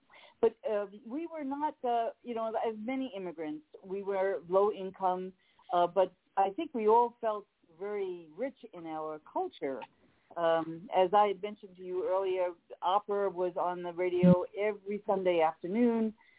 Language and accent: English; Brooklyn, New York, United States; born there; I was born in Brooklyn and to an Italian-American family. My parents were born here, but my grandparents were born in Italy.